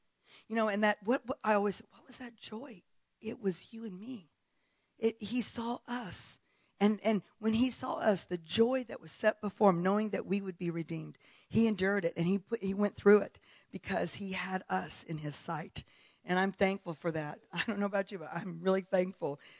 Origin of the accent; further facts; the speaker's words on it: Dallas, Texas, United States; also born or lived in South Africa; because I am a Texan. You know, I lived in Dallas for most of my life outside of South Africa.